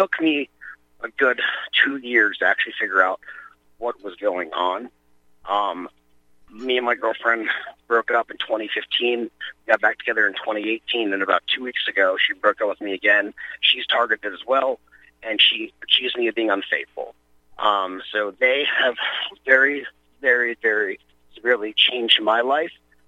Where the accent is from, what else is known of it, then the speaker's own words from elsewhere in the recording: New York, United States; I'm from New York originally, guys.